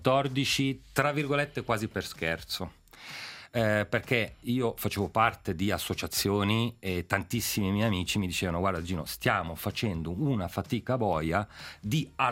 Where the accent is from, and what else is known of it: Ticino, Switzerland